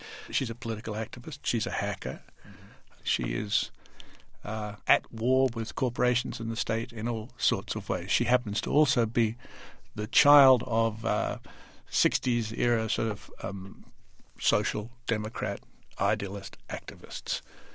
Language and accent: English; Australia; And because I am from Australia, I felt I knew his accent.